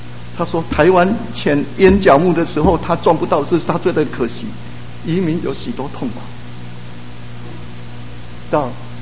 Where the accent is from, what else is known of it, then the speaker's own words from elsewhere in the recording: China; 我就发现怜悯和我们中国人的恻隐之心有什么不同